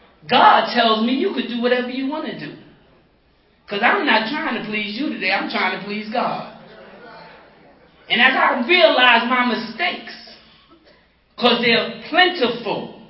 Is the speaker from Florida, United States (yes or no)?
no; New York, United States; I'm from New York.